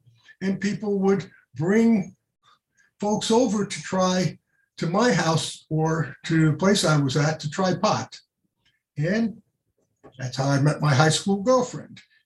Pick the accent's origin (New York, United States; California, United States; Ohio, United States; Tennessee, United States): New York, United States; New York City; I grew up in New York City, and the drinking age there was 18.